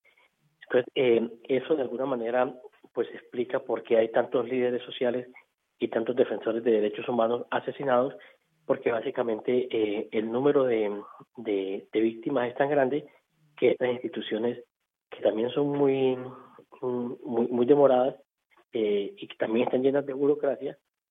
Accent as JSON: {"language": "Spanish", "town": "Santa Marta", "region": "Magdalena", "country": "Colombia", "tie": "born or raised there", "moved": "as an adult", "lives_now": "Berlin, Germany", "said": "yo tuve que salir de Santa Marta, que es mi ciudad natal, que es al norte de Colombia, dirigirme a Bogotá, que es la capital. Y después de unos 10 o 15 días, pues entonces tuve la oportunidad de salir hasta Alemania, y ahora estoy en Berlín."}